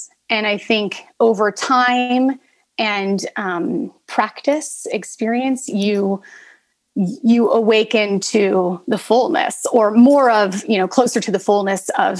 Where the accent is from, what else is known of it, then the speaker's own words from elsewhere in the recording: Ohio, United States; born there; now in Boston, United States; I'm in the Boston area. Right. I'm in New England. And so I think I've been here a couple of decades. I was born in Ohio, which was a very different climate